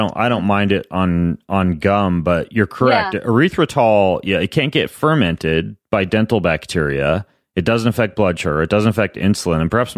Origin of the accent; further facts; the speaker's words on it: Idaho, United States; And I'm not a Southern boy. I'm from Idaho, but I do like chicken and waffles.